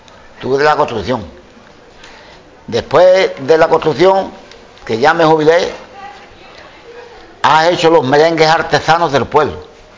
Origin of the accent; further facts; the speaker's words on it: Conil, Andalusia, Spain; yo nací en Conil y en Conil estoy.